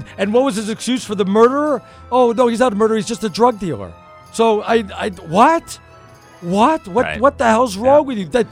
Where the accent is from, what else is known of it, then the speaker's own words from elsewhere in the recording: New York City, New York, United States; Hey, I'm from the Bronx, New York also, and I'm white.